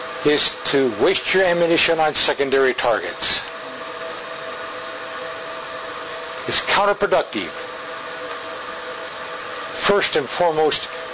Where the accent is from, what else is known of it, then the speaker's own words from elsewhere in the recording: United States; I thank God for being an American with all my heart.